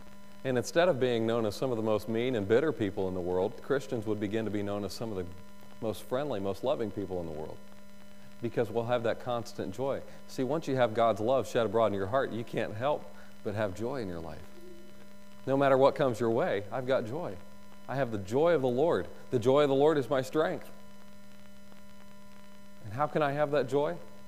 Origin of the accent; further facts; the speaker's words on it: North Carolina, United States; I grew up in the South. My parents are both Southerners. I grew up in North Carolina, spent most of my life in North Carolina.